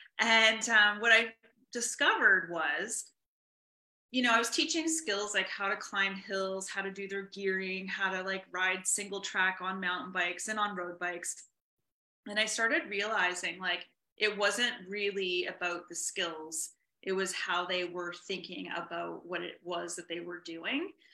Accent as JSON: {"language": "English", "country": "Canada", "said": "I'm in Canada. So yeah, we're both from Canada."}